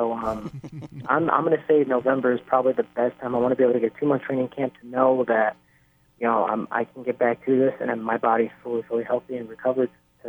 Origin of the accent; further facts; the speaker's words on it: Cicero, Illinois, United States; they want my brother to draw another mural in my hometown right now, town of Cicero. So it's awesome to know that, you know, my homegrown town, Chicago, and Cicero both want me in there